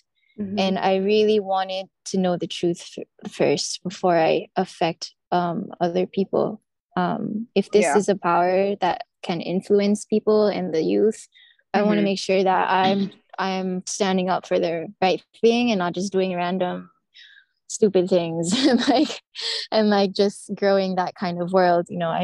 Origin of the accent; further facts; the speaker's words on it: United States; I am very American, and mm-hmm. Everyone was so impressed with just the fact that I came from America.